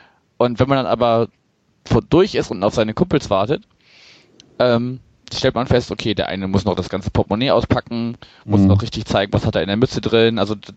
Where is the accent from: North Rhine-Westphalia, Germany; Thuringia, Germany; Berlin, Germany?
Berlin, Germany; also ich bin auch selber Berliner.